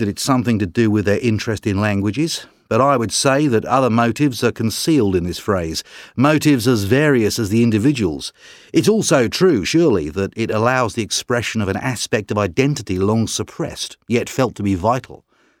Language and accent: English; Australia; English is a second language; Well, as you said, I'm an Irish-Australian. Irish is my second language. I didn't learn it in Ireland, but here in Australia.